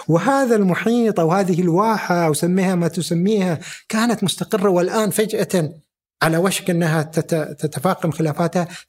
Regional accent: United Arab Emirates; اليوم أنت بقدر ما أنت سعودي أنت خليجي، وبقدر ما أنا إماراتي أنا خليجي

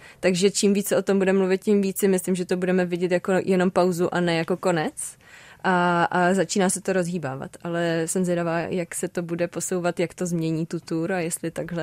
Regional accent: Opava, Moravian-Silesian Region, Czechia; now in Prague, Czechia; Takže v tomhle jako já si Prahu úplně užívám, protože sice jsem z Opavy, ale Praha mi přijde teď jako takový vlastně maloměsto

